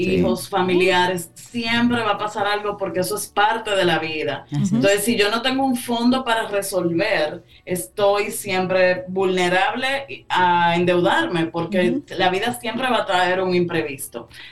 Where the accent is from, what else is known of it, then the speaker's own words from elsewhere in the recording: Dominican Republic; Creo que es uno de los principales errores de nosotros como cultura dominicana